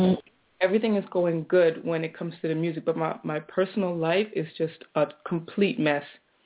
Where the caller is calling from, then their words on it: Amsterdam, North Holland, Netherlands; I'm calling from Amsterdam.